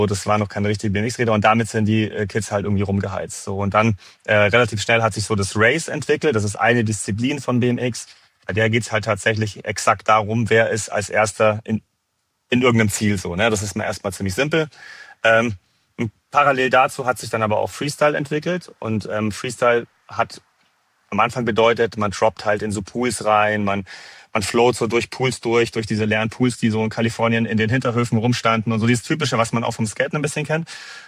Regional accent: Munich, Bavaria, Germany; now in Stuttgart, Germany; ich wohne in Stuttgart, ich bin ursprünglich aus München. So, da sind meine Roots, da habe ich auch 20 Jahre lang gewohnt

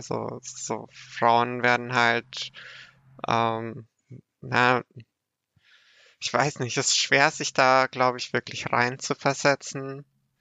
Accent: Bavaria, Germany; Und wir sind ja in Bayern ländlich aufgewachsen

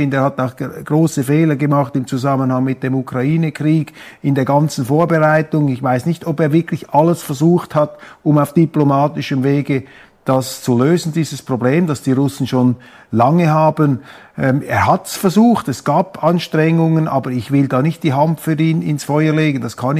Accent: Switzerland; Ich bin ein Schweizer.

